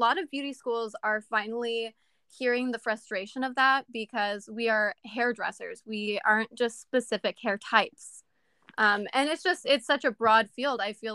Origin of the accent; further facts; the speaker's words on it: Washington, United States; born there; now in Dorchester, United States; I was born in Washington State, and I currently live in a little town called Dorchester in Wisconsin.